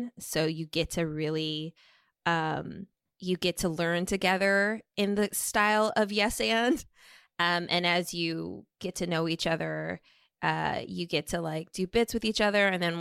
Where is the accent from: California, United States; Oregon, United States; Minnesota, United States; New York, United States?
Minnesota, United States; Yeah, I mean, look, I grew up in Minnesota with refugee parents from Laos. There weren't models for a life in entertainment. It wasn't something that was encouraged. I wanted to get out of Minnesota.